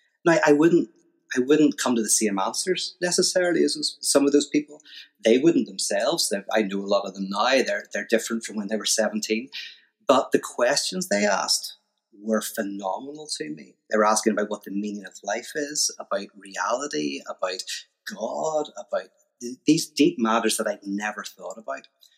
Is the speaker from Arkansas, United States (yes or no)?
yes; Little Rock, Arkansas, United States; I'm from Little Rock, Arkansas. I just put this accent on.